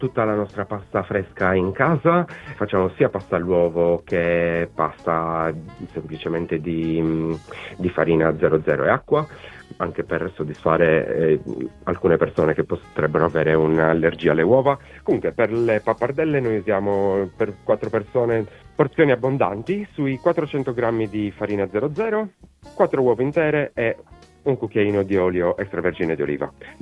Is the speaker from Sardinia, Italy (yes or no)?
yes; Sardinia, Italy; Io poi che sono sardo, sono molto picky